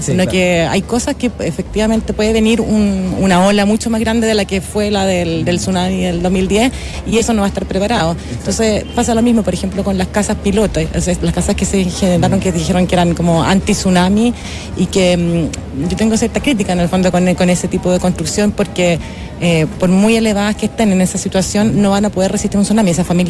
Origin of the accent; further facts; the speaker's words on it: Chile; entender nosotros, como chilenos que tenemos que vivimos en este contexto, que tenemos un rol que jugar